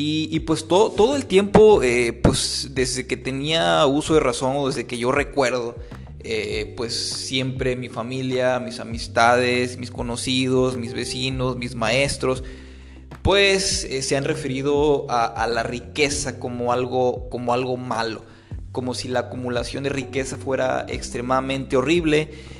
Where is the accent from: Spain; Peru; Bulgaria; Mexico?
Mexico; born there; En mi caso, pues vengo de la cultura latinoamericana, yo nací en México